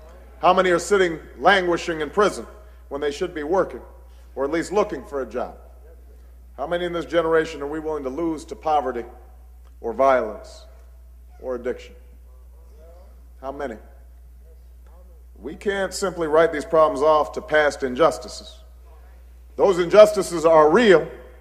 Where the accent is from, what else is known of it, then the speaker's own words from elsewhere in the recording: Hawaii, United States; I was growing up in Hawaii. Hawaii is not quite as tough as the South Side.